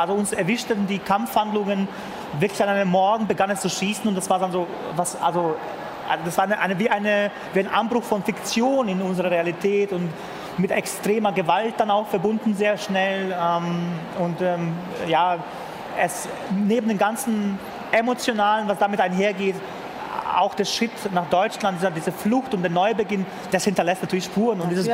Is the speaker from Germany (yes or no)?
no; Bosnia & Herzegovina; dann bei uns in Bosnien, das war schon sehr überraschend